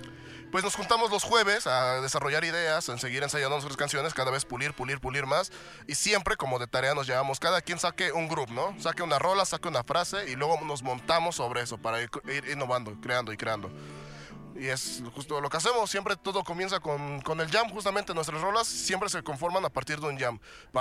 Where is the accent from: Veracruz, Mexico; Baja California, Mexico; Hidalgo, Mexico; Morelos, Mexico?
Morelos, Mexico; Tepoztlán; que todos somos de aquí de Tepoztlán